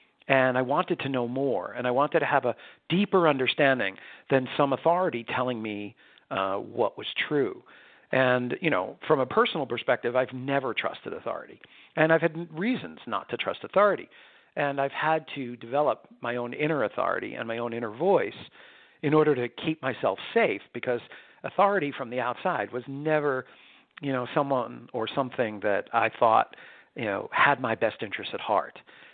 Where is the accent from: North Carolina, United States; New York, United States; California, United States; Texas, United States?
New York, United States; Well, I was born and raised in New York